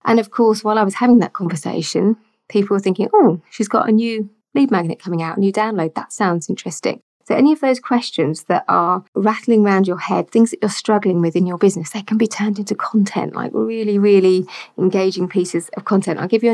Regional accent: United Kingdom; But being very British and polite, I struggle a little bit with it

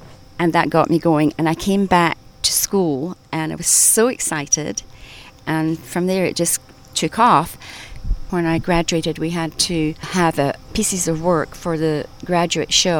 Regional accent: Cambuslang, Scotland, United Kingdom; moved away as an adult; now in United States; I'm from Cambuslang, Glasgow, Scotland. I immigrated to America in 1963. I've been here for a long time

